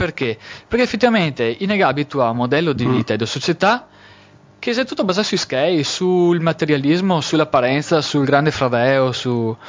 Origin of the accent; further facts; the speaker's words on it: Valdagno, Veneto, Italy; moved away; vengo da Valdagno, provincia di Vicenza, anni purtroppo che non abito più là, però i miei genitori sono nati su una contrada